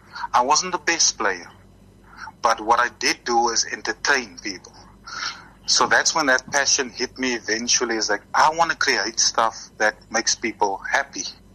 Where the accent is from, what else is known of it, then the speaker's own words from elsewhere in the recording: Paarl, Western Cape, South Africa; I'm born and bred in the Boland, Paarl. And yeah, it will always be my hometown. My whole family is in Paarl.